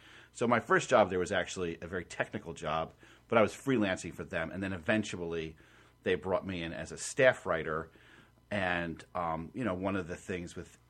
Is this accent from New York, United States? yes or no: yes; New York, United States; I always thought it would be really cool to be an editorial writer for my hometown Newsday on Long Island